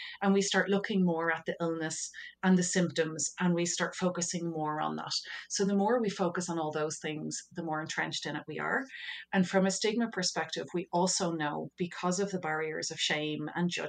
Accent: Ireland; obviously I mentioned I'm from Ireland.

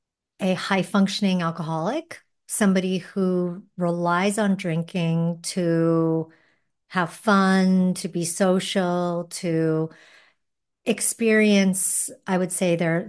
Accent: New Hampshire, United States; I grew up in New Hampshire, so small town nature is I'm used to that.

